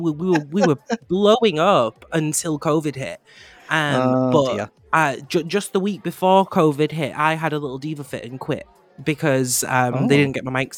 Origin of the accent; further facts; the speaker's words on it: Manchester, North West England, United Kingdom; I'm from Manchester.